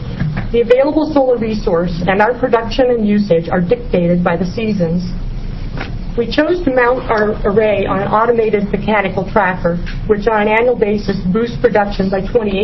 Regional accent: Medford, Oregon, United States; I'm from Medford, Oregon.

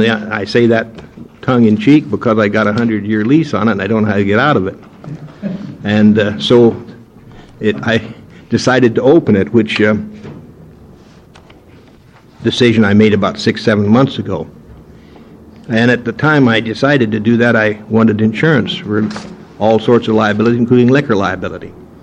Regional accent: Scotland, United Kingdom; But being a Scotsman, I hate to take any chances

